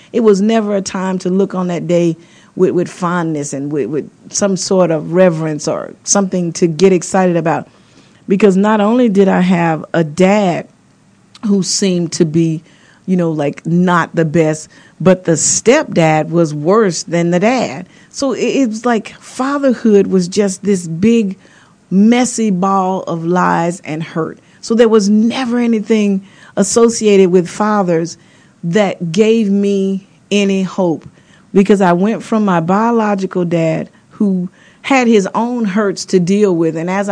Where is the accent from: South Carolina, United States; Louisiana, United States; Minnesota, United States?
Louisiana, United States; I'm from Natal, Benny, Louisiana.